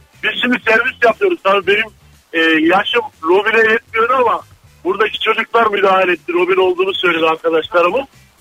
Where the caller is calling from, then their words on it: Ankara, Turkey; ben Ankara'dan.